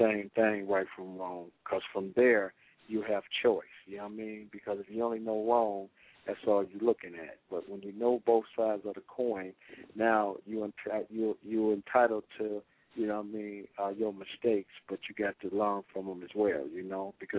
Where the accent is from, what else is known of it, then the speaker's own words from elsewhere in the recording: Detroit, Michigan, United States; I was inducted into the Afro-American History Museum in my hometown in Detroit.